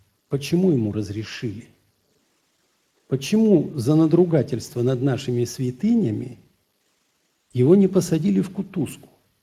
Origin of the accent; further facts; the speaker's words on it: Siberia, Russia; мы же сибиряки, я справлюсь, я здоровый